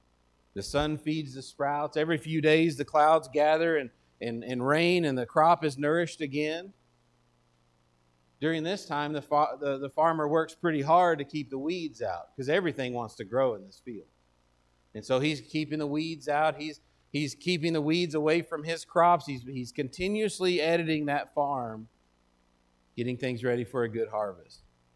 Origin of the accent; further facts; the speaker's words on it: Texas, United States; we grew up in West Texas, and so we saw a lot of this, is that the dirt, it's really dry where I'm from